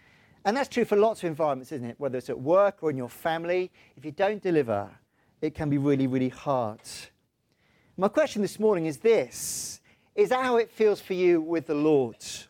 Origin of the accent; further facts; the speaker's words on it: Wales, United Kingdom; I'm in the Sea of Despond as a Welshman.